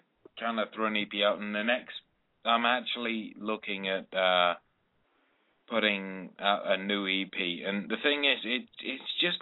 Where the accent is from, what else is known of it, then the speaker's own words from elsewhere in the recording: England, United Kingdom; No, I'm from England, I'm not from Australia.